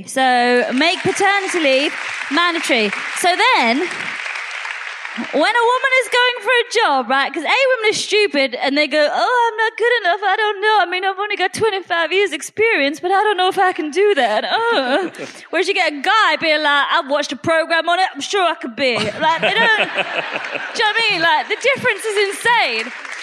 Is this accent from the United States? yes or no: no; England, United Kingdom; I've been going like, I'm British, I'm not Polish, I'm British.